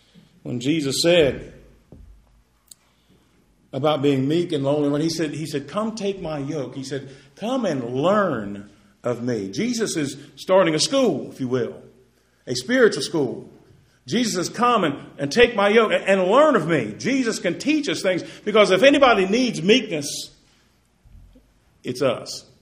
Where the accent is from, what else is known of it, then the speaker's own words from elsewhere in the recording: West Virginia, United States; I'm from West Virginia. And you know what West Virginia's most thankful for? Mississippi.